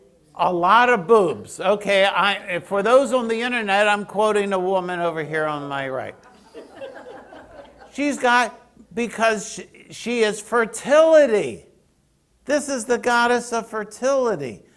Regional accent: Baltimore, Maryland, United States; I come from Baltimore. Murder capital of America.

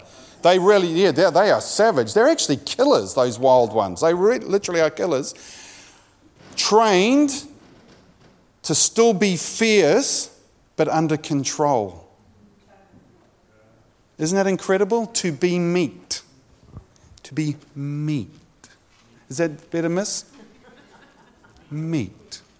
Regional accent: New Zealand; accent: New Zealand; Because I know with my New Zealand accent it might sound a little bit different.

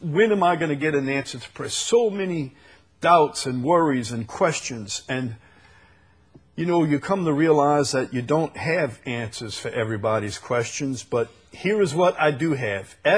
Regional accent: Chalmette, Louisiana, United States; You have to forgive my ain't, you know. I'm from Chalmette. I never did learn proper grammar.

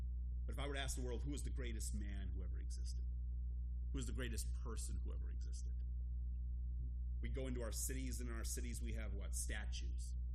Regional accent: Columbus, Ohio, United States; Now, it may be because I'm from Columbus, and for us, that word "the" or "the" has a different connotation than the rest of the world.

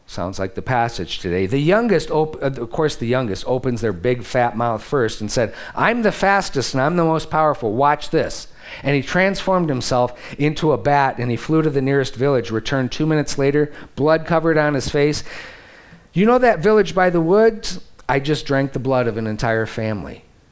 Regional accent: United States; You know, I'm from the Midwest, so it's a little dark.

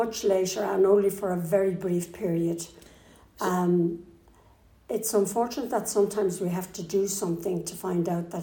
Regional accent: Athy, Leinster, Ireland; I was born in Athy, County Kildare, at home in my mother's bed in 1944.

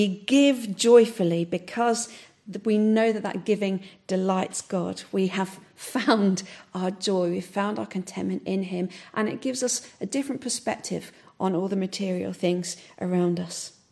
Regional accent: United Kingdom; it's slightly awkward because we're British and we don't talk about money.

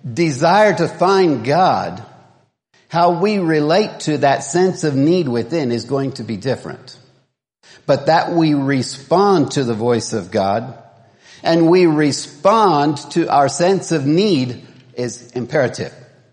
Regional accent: Tennessee, United States; I grew up in Tennessee and we had military base close

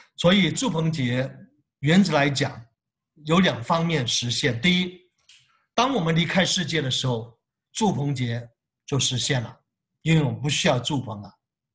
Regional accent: Hong Kong; 他们知道我们是香港人

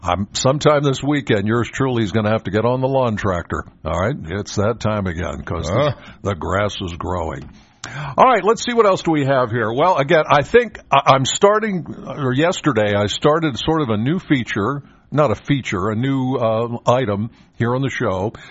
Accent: Penns Valley, Pennsylvania, United States; I'm from Penns Valley.

